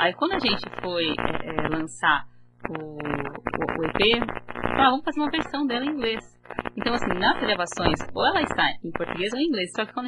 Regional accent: Ribeirão Preto, São Paulo, Brazil; Até eu fui até de uns amigos aqui, que eu sou de Ribeirão.

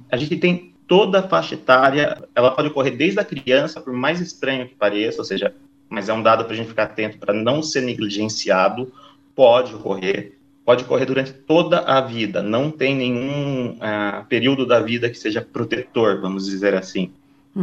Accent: Sorocaba, São Paulo, Brazil; born there; Eu nasci em Sorocaba

